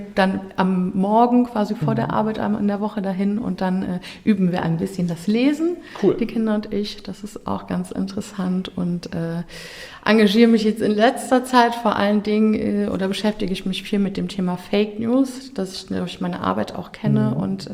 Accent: Eschweiler, North Rhine-Westphalia, Germany; born there; ich bin halb Stolbergerin, mein Vater ist Stolberger, aber ich bin tatsächlich in Eschweiler geboren und lebe auch in Eschweiler.

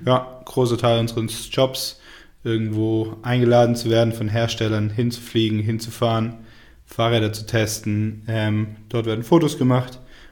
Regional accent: Tübingen, Baden-Württemberg, Germany; ich bin 27 Jahre alt. Ich komme ursprünglich aus Tübingen, also nicht weit von hier, 45 Minuten.

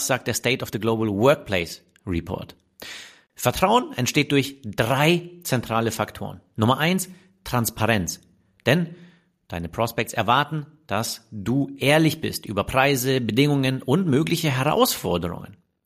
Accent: Munich, Bavaria, Germany; ich als Münchner eh schon sehr BMW geprägt

